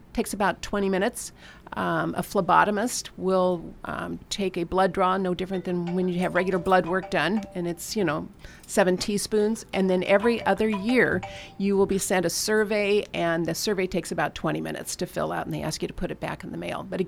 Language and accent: English; Oregon, United States; I grew up in Oregon. The windows were always shut.